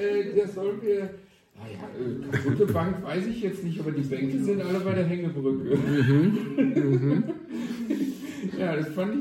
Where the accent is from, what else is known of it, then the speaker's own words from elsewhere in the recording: Cologne, North Rhine-Westphalia, Germany; ich komme ja aus dem Rheinland, aus Köln, Nähe Köln.